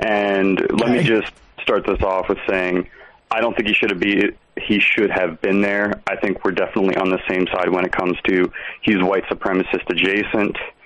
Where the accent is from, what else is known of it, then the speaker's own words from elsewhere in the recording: Florida, United States; I'm from Florida, the gunshine state, if you will.